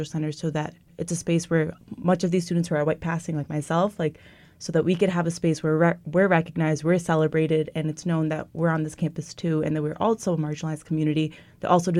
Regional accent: Afghanistan; So I'm from Afghanistan. I'm a junior.

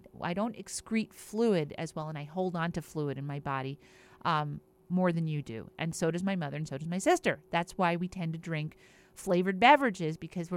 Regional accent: East Windsor, New Jersey, United States; And I remember growing up in East Windsor, New Jersey, and everybody used to talk about how great the water was in East Windsor, New Jersey

